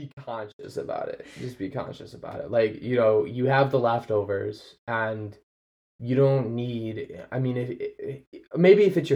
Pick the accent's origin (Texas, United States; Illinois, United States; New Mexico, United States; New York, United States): New York, United States; Buffalo; I'm from Buffalo. Anyone from Buffalo listening to this will understand.